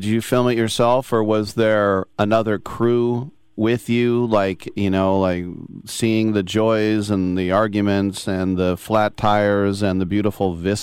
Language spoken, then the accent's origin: English; Oakland, California, United States; and I'm from Oakland. Look, I know that my town gets a bad rap.